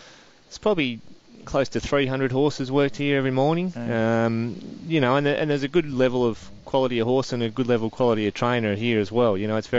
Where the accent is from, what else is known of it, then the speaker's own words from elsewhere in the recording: Canberra, Australian Capital Territory, Australia; born there; I was born in Canberra, born in the hospital that they blew up.